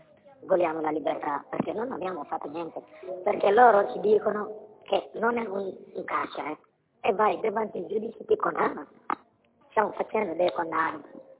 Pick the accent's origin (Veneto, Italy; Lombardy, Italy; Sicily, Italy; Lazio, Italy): Veneto, Italy; Venice; io sono di Venezia.